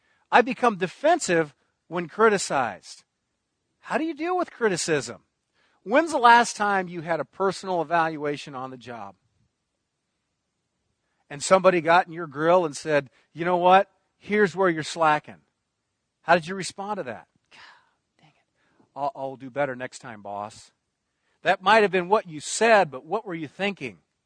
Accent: United States; After all, I'm an American. I have rights.

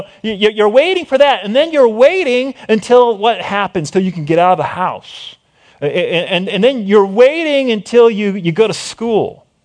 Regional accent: East Coast, United States; I was born and bred on the East Coast, so every summer we make this umpteen thousand mile trek out east.

